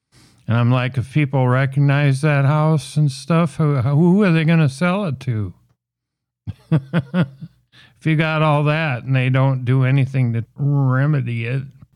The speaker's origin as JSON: {"language": "English", "region": "Minnesota", "country": "United States", "tie": "born or raised there", "said": "only Minnesota, my home state and where this podcast originates from"}